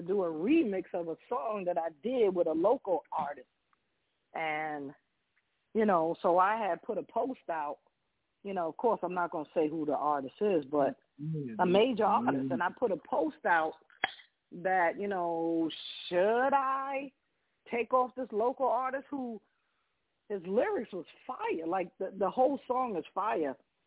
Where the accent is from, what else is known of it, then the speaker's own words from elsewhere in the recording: New York, United States; You know, I'm from New York, but, you know, I'm very picky with beats.